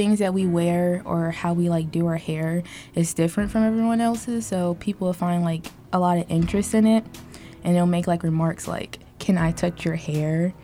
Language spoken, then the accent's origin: English; Indianapolis, Indiana, United States; now in Carmel, United States; I am not originally from Carmel. I am from Indianapolis.